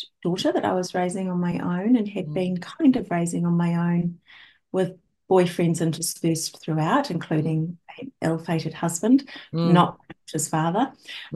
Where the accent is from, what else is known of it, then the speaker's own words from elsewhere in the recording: Christchurch, Canterbury, New Zealand; now in Auckland, New Zealand; I was from Christchurch, which is where Cal and I met.